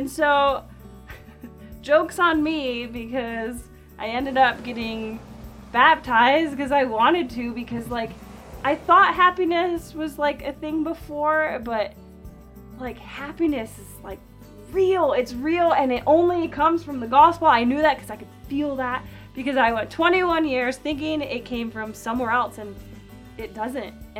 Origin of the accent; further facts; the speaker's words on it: New York, United States; And so I'm stubborn New Yorker.